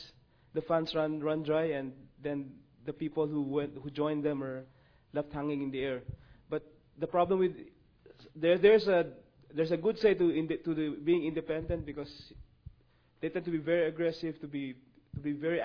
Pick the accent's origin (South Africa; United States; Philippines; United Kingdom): Philippines; English is a second language; I'm from the Philippines. I belong to the Christian and Missionary Alliance.